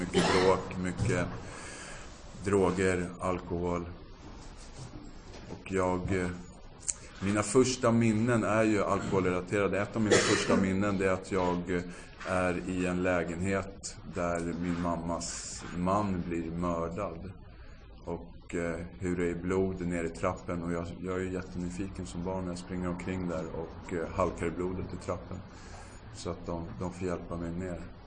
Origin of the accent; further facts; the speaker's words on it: Stockholm, Stockholm County, Sweden; born there; Jag föddes här i Stockholm, Södersjukhuset, 1975, 32 år sedan. Jag är uppväxt hos en mamma.